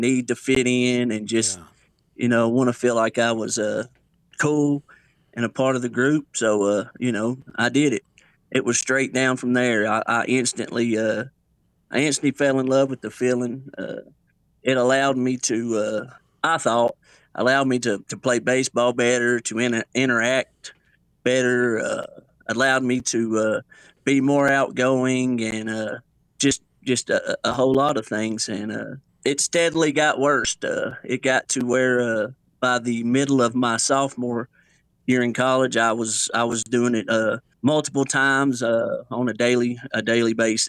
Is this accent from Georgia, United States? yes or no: yes; Atlanta, Georgia, United States; I grew up, I was born in Atlanta, Georgia.